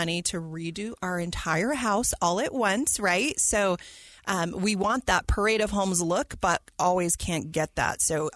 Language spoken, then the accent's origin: English; Utah, United States; And, you know, if being born and raised in Utah, we all have a little sticker shock, and we think things are very expensive.